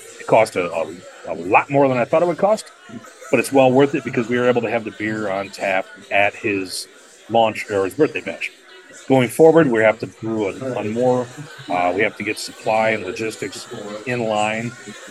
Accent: Detroit, Michigan, United States; I grew up in Detroit and the surrounding areas, and it's been not such a good place for quite a while.

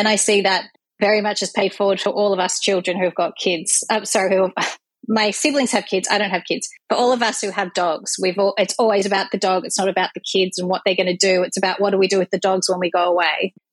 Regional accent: Melbourne, Victoria, Australia; now in Bali, Indonesia; I am from Melbourne, Australia. I'm now 44 years old and I'm presently based in Bali, Indonesia.

